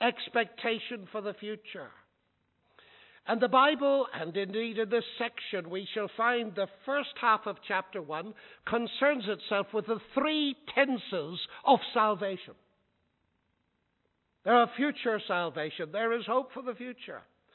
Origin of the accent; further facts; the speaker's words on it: Ireland; now in United Kingdom; I am Irish myself, you see.